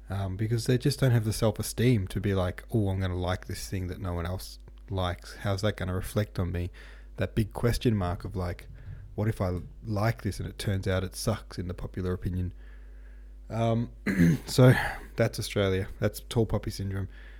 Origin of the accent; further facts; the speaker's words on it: United States; we're generally not having a great time now in America. I'm American, but to be honest, if I were Canadian, I would have a feeling of smug superiority 105% of the time.